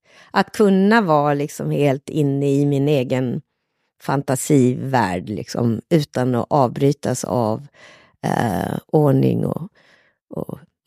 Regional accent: Skåne, Sweden; born or raised there; also born or lived in Kalmar

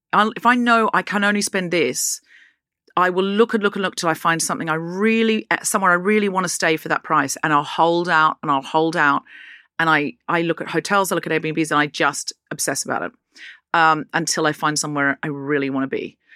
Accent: Australia; moved away as an adult; As an Australian

